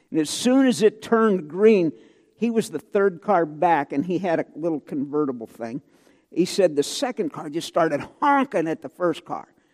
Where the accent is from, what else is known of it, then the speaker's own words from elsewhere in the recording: St. Louis, Missouri, United States; I grew up in St. Louis, in the suburbs, and I worked my first job where they took tax out of my check.